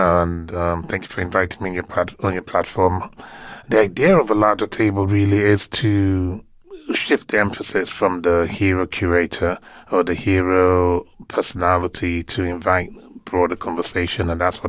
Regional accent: Lagos, Nigeria; I grew up in Lagos mostly, but my family is sort of huge. I come from a very large family, so we travel a lot. We move around a lot, so yeah. But I did grow up in Lagos mostly.

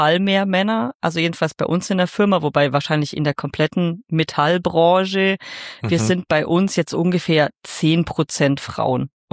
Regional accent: Bad Oberdorf, Bavaria, Germany; ich bin erst 26 Jahre alt. Ich komme aus Bad Oberdorf. Ich wohne hier. Ich bin hier aufgewachsen. Ich arbeite hier. Also bin ich schon mein ganzes Leben lang im Allgäu.

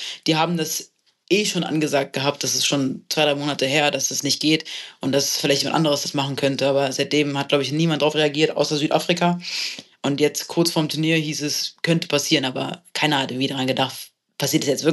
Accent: Berlin, Germany; Ich komme aus Berlin, hier ist halt meine Familie, meine Freunde.

